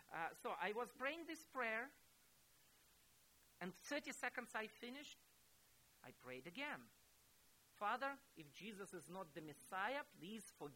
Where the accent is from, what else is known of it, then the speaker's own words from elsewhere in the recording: Ukraine; first language Russian; English is a second language; I took the New Testament in Russian, by the way, it was and is my first language. I took this book just because I love books. I couldn't say no to a book. And it was somehow providential, you know. I came back to Ukraine